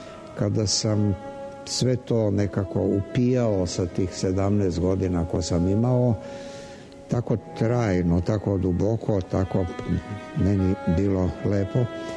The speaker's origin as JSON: {"language": "Serbian", "region": "Belgrade", "country": "Serbia", "tie": "born there", "said": "sam rođen u Zadarskoj ulici koja je odavde 100 metara udaljena. Tako da ovaj kraj mi je veoma drag i volim ga jako."}